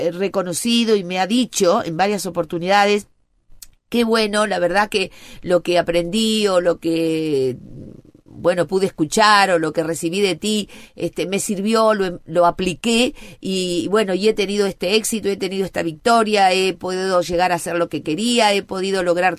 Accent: Uruguay; also born or lived in Argentina / Colombia; aquí en mi país, pero inclusive también he estado fuera de Uruguay, he estado en Argentina, he estado también justamente en Colombia, en Bogotá

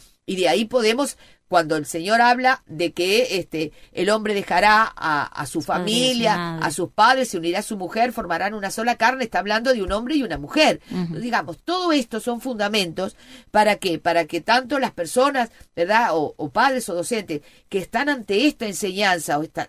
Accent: Uruguay; also born or lived in Argentina / Colombia; aquí en mi país, pero inclusive también he estado fuera de Uruguay, he estado en Argentina, he estado también justamente en Colombia, en Bogotá

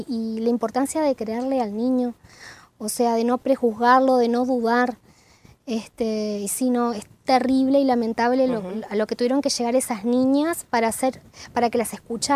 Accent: Rivera, Uruguay; soy de Rivera, de uno de los pagos más lindos del norte, disculpen, me gusta mucho mi ciudad.

